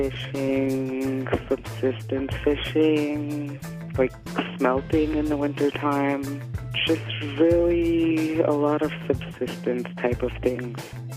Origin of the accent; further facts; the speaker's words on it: Pilot Point, Alaska, United States; I'm from Pilot Point. It's beautiful here. Sometimes it gets pretty cold, but I'm sure it does everywhere else. It's right by the ocean. You can see mountains.